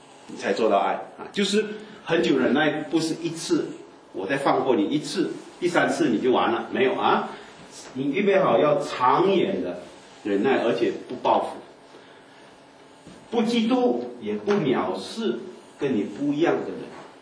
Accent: Hong Kong; 我香港人呢特别传神啊

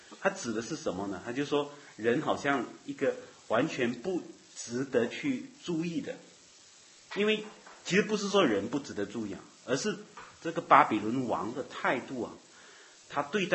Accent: Malaysia; 我是马来西亚人

